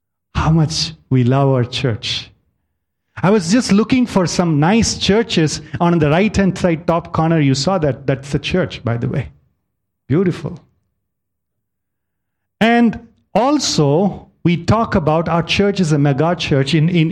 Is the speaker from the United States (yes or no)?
no; South India, India; This is one of the church in my hometown. This church is known for its tower's height, the height of the tower. You know, this is from South India, a place called Menyan